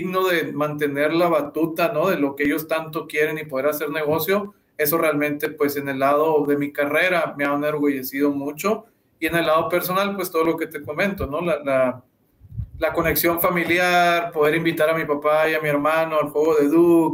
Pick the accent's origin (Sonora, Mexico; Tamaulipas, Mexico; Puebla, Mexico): Sonora, Mexico; Nogales; Además, creciendo en Nogales, Sonora, viniendo a Tucson por, a veces, que un refrigerador, que uniformes de la escuela.